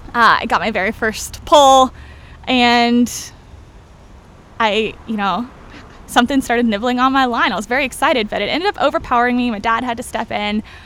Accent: Homestead, Florida, United States; now in Orlando, United States; I was born in Homestead, so Everglades kid.

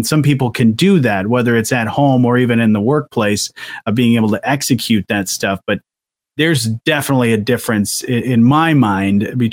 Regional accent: Michigan, United States; that's a great part, honestly, about growing up in Southwest Michigan is that everything, it's just so bountiful with the many different things, with the vegetables and the fruits.

